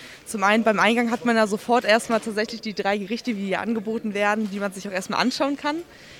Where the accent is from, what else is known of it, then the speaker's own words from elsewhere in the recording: Hamburg, Germany; Ja, also ich komme erstmal aus Hamburg